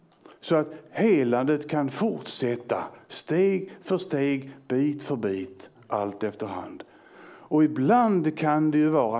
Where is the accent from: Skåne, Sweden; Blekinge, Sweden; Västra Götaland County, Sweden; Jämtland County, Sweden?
Skåne, Sweden; accent: Scanian; Ja, jag pratar ju skånska, så jag har ju många fler bokstäver att uttala än ni.